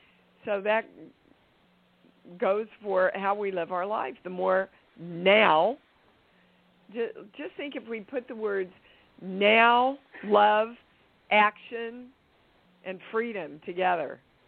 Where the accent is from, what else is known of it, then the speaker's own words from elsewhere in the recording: Kansas, United States; I'm from Kansas and we didn't study Buddhism or any of that stuff. We were doing good if we could accept Jewish people back in Kansas.